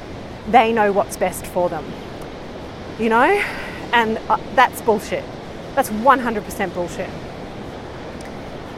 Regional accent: Australia; as an Aussie

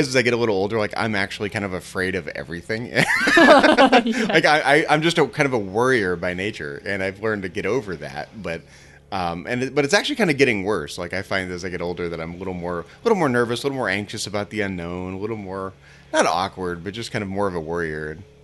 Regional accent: United Kingdom; That's it, exactly. I'm British. This is absolutely a San Francisco thing.

